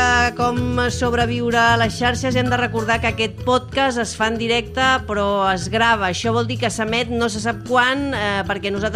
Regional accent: Barcelona, Catalonia, Spain; I dic perquè nosaltres som de Barcelona i aquí és on ens trobem amb aquest problema.

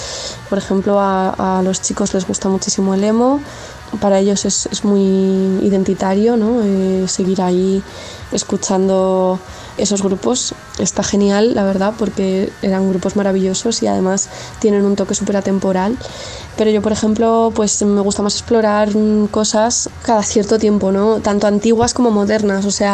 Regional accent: Toledo, Castilla-La Mancha, Spain; Tomás y yo somos de Toledo.

